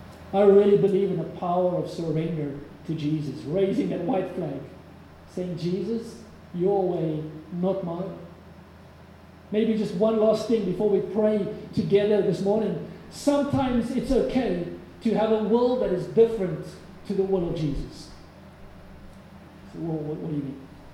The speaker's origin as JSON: {"language": "English", "country": "South Africa", "said": "What if because I'm South African, I can get into Russia and China easier than someone from America or the UK or whatever else."}